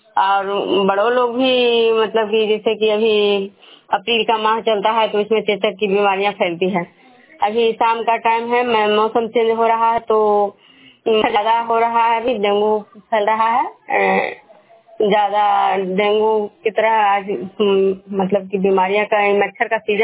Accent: Vishnupur, Bihar, India; मैं विष्णुपुर ग्राम खजा पंचायत नालंदा जिला नगरनसा प्रखंड के निवासी हूँ।

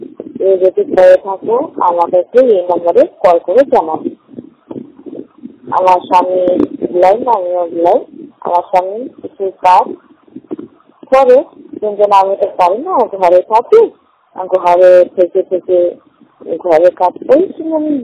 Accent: Malda, West Bengal, India; now in Jaynagar, India; জয়নগর মথুরাপুরে আমার বাড়ি, সেটি বাড়ি। আমার বাপের বাড়ি হল মালদা জেলা, কিন্তু আমি এখানে আমার বিয়ে হয়েছে কলকাতায়।

